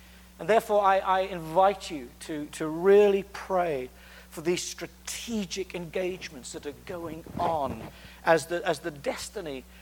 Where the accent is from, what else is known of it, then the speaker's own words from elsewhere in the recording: United Kingdom; I'm a Brit. I lived in Britain at the time when Uganda was raped and became an extension suburb of hell.